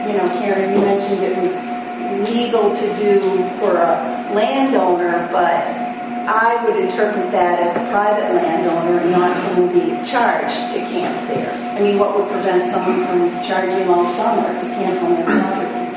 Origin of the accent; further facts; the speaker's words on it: South Pomfret, Vermont, United States; from South Pomfret.